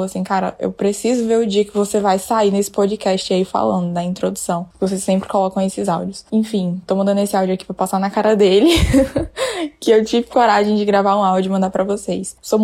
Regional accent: Jaguaribe, Ceará, Brazil; eu sou de Jaguaribe, no interior do Ceará.

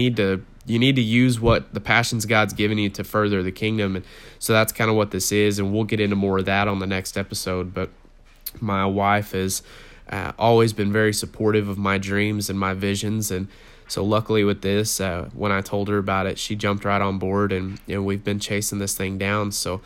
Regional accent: Midland, Texas, United States; now in Wewoka, United States; We live in Wewoka, Oklahoma. I grew up in Midland, Texas. I was in the oil field there and just kind of living that life.

